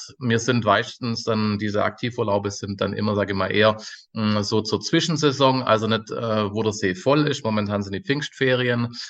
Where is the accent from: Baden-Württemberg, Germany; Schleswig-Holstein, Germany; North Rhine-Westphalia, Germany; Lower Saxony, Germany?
Baden-Württemberg, Germany; Göppingen; Also ich komme aus Süddeutschland, Göppingen bei Stuttgart, um das so ein bisschen geografisch einzuordnen.